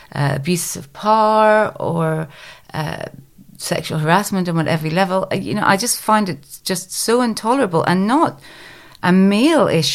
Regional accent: Belfast, Northern Ireland, United Kingdom; I learned that from growing up in Belfast, where I saw women do amazing things, reach amazing heights.

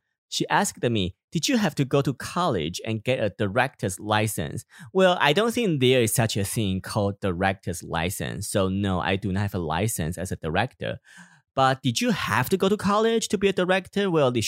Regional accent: Taiwan; now in United States; I'm from Taiwan

